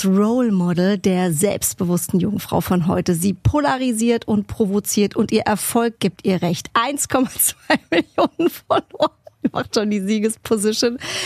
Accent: Frankfurt, Hesse, Germany; Ey, 2 Frankfurter Match und wir haben uns jetzt erst getroffen.

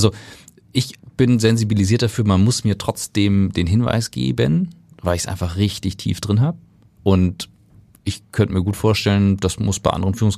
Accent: Kiel, Schleswig-Holstein, Germany; Ich komme aus Kiel ursprünglich.

